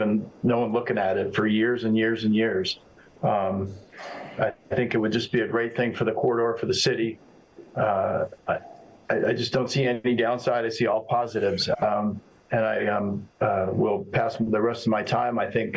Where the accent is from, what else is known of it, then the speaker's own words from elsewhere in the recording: Denver, Colorado, United States; I'm a longtime Denver resident. I'll set the table for where I'm from. I grew up in Westwash Park and Platt Park through the 70s and 80s, 90s, and even up to about 2017 before I moved to Uptown.